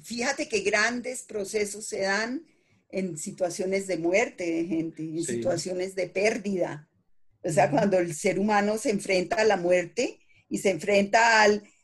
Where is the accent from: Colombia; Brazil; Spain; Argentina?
Colombia; now in Puerto Rico; ¿Vivirías en Colombia otra vez? Jamás. O sea, amo mi país, pero no viviría allá. Por ahora, Puerto Rico es mi tierra. Dejé mi casa, mi árbol de mango que amaba, mi gente, mis boricuas, o sea, todo.